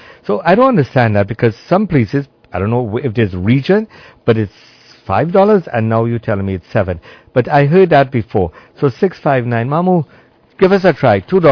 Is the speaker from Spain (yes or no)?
no; Trinidad & Tobago; I'm from Trinidad and Tobago, and I'm proud to be brown.